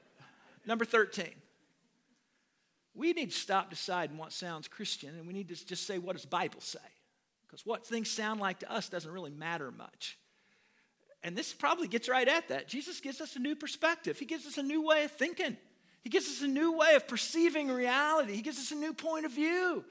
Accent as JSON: {"language": "English", "country": "United States", "said": "I'm an American, I speak one language, and I speak it poorly. When I was growing up, everybody I knew only spoke English."}